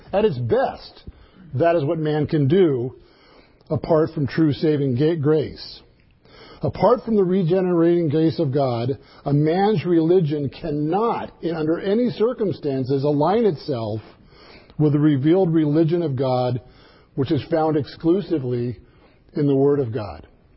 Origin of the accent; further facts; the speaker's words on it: California, United States; accent: no accent; I'm one of the rare people on the planet that has no culture, has no religious background. I'm a Californian. We have no accent.